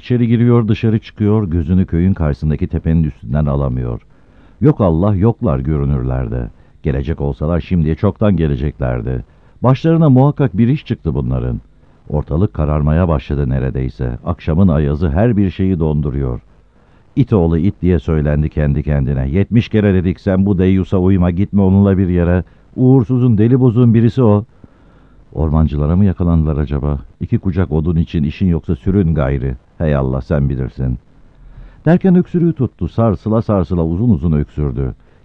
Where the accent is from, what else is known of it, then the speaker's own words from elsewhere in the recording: Kapılı, Ankara, Turkey; also born or lived in Ömerler; 1926 yılında Sazılar yakınındaki Ömerler köyünde doğdum. 3 yaşımdayken babamın köyü olan Beypazarı'na bağlı Kapılı köyüne göçtük. Orada büyüdüm.